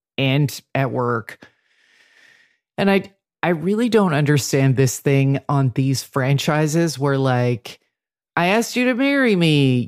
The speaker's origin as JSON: {"language": "English", "region": "New Jersey", "country": "United States", "said": "I'm from New Jersey. It's a problem."}